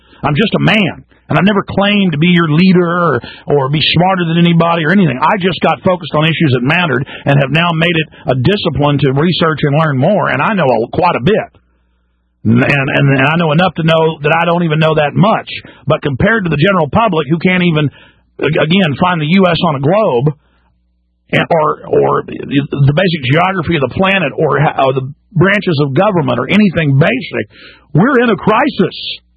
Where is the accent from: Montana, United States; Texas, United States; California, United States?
Texas, United States; I am a Texan, absolutely as Texan as you can get, okay? I mean, let's just get down to brass tacks here. I love my state.